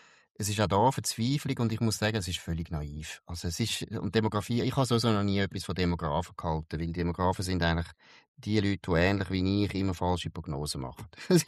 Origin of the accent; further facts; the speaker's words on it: Switzerland; als Stimmbürger, als Schweizer